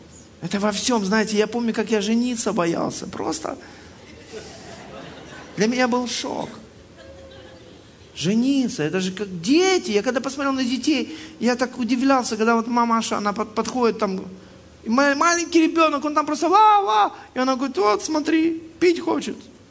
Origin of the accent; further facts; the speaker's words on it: Odesa, Odesa Oblast, Ukraine; извините, я из Одессы приехал